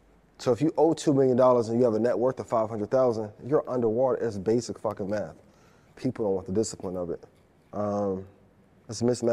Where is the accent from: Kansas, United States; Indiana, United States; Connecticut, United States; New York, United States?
Indiana, United States; East Chicago; I mean, where I'm from, like people, when I grew up in East Chicago, people was killing over $500, like to this day.